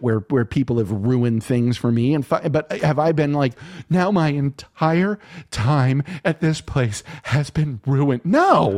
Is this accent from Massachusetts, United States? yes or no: no; San Antonio, Texas, United States; I was a fat guy, and I'm from San Antonio, so I can say this.